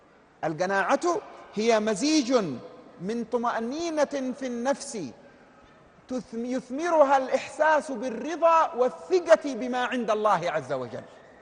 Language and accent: Arabic; Syria; لكن كم قانوني عندنا في سوريا؟ عندنا ربما ناقص في ذلك.